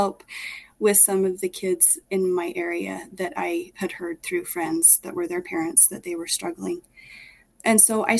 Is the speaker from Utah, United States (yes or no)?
yes; Genola, Utah, United States; I grew up in Genola, not very far from where I live now. I have been a mom for most of my adult life, just loving to live on our small farm